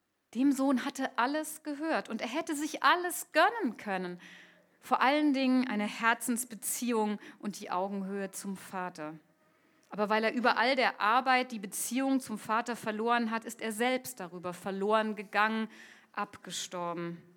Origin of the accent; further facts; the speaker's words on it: Stuttgart, Baden-Württemberg, Germany; Ich bin in Stuttgart aufgewachsen und wir sind oft von da aus ins nahegelegene Ludwigsburg gefahren.